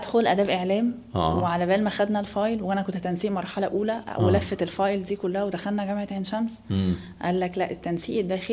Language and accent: Arabic; Egypt; انا اصلا ما كنتش مولوده في مصر لان كان اهلي عايشين بره. والرحله ابتدت لما جينا هنا مصر.